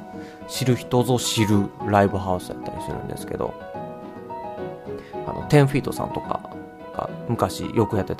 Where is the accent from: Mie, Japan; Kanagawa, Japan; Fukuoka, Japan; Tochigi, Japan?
Mie, Japan; accent: Ise dialect; こっちの方にいて仕事してたら、敬語に少し関西弁が混じって、で地元のその通ってた高校は完全に伊勢弁なんで、伊勢弁になって、でさらに自分の実家の方に帰るとまた